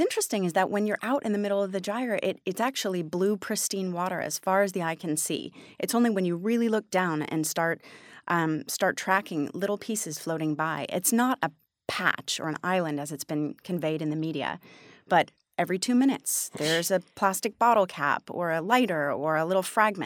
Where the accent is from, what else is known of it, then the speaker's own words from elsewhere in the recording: Santa Monica, California, United States; I've always been an ocean person. I grew up in Santa Monica. My first sort of activism was doing beach cleanups as a kid in high school.